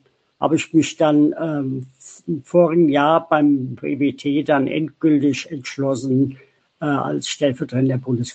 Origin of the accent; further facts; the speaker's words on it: Mainz, Rhineland-Palatinate, Germany; now in Steinbach, Germany; Ich komme ursprünglich aus Mainz, wohne im Moment in Steinbach im Taunus, in Frankfurt, bin 40 Jahre alt